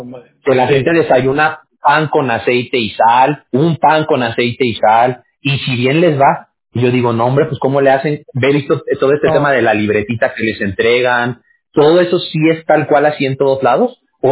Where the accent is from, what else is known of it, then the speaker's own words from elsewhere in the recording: Mexico; Yo soy de México, mexicano yo soy.